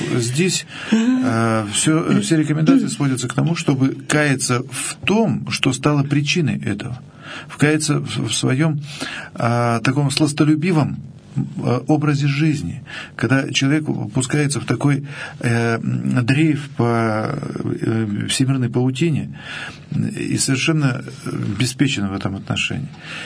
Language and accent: Russian; Russia; Просто потому, что мы родились и живем в России.